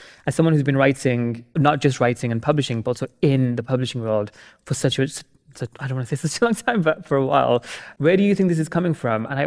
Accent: Pakistan; I'm Pakistani

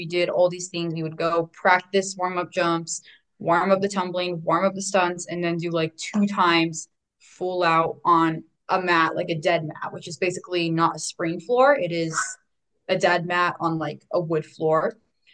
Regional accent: Loomis, California, United States; now in Los Angeles, United States; I moved front to LA from Loomis, California, which is a very small town, probably no one really ever heard of. So LA is much more different than where I used to live

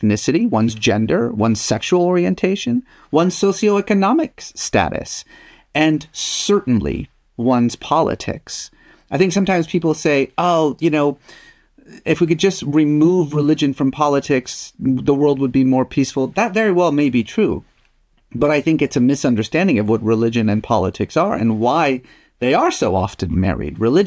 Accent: Iran; English is a second language; moved away as an adult; now in United States; I was a Muslim like so many people are a religion. I grew up in Iran and, you know, my religion was my identity.

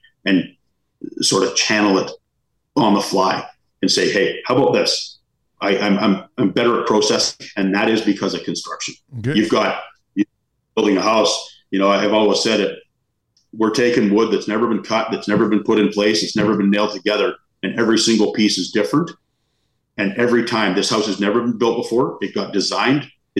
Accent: Canada; I don't want to be that as a Canadian.

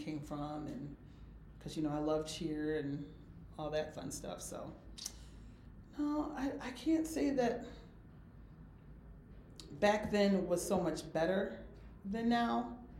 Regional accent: Little Rock, Arkansas, United States; I probably would have had some fun, but I just never did. I grew up in Little Rock, so.

